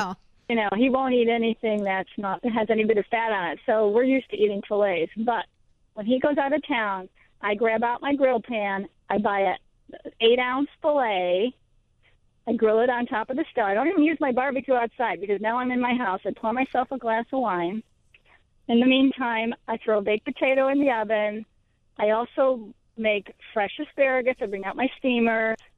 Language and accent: English; California, United States; also born or lived in Chicago; I'm from California, but I'm also in Chicago. I'm like a snowbird.